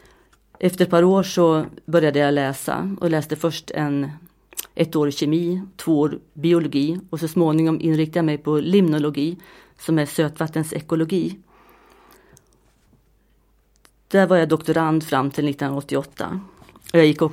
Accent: Lindesberg, Örebro County, Sweden; now in Mullsjö, Sweden; Jag är alltså uppvuxen i Lindesberg och min man i Skövde och barnen är här i Mullsjö.

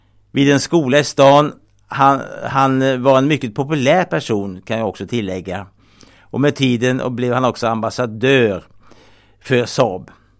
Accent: Trollhättan, Västra Götaland County, Sweden; Jag växte upp i Trollhättan och det var, om jag får säga det, en harmonisk och lugn period i mitt liv.

